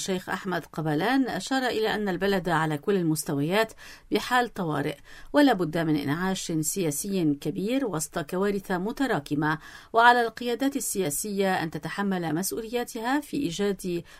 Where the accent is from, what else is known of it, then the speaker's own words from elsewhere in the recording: Lebanon; فبإمكاننا أن نحل الخلافة فيما بيننا كلبنانيين